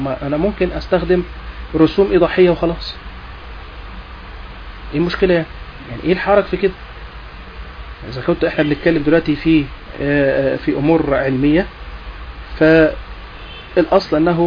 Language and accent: Arabic; Egypt; حتى أن إحنا عندنا في مصر حكم زي حكم الختان يحارب رسميا